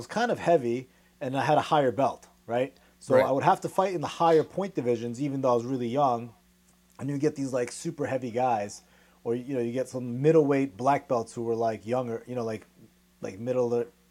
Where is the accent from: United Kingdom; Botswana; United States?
United States; New York; also born or lived in New Jersey; because I grew up in New York, New Jersey, right?